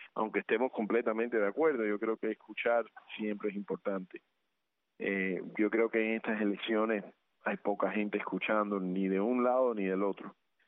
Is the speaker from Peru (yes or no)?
no; United States; Yo como cubano-americano, me sentí insultado por ambos lados.